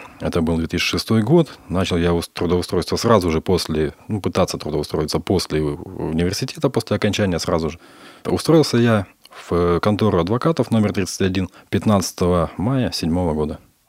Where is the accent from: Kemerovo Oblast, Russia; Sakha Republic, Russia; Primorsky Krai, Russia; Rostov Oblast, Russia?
Primorsky Krai, Russia; Artyom; Сам я из Приморского края, город Артем.